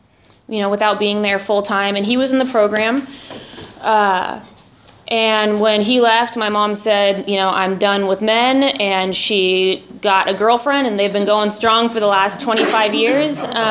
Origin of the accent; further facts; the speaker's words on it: California, United States; I grew up in Orange County. That's where I just moved from.